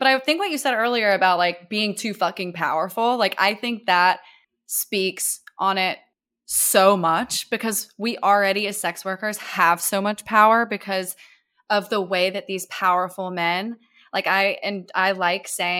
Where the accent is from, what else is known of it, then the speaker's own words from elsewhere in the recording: Bible Belt, United States; I grew up in the Bible Belt, and the shame around sex and desire.